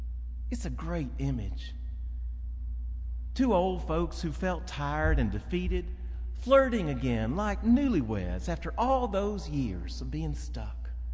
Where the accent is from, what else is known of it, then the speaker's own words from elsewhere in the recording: Arkansas, United States; I'm from Arkansas, and I'm an Episcopalian, and it's 10:30 in the morning.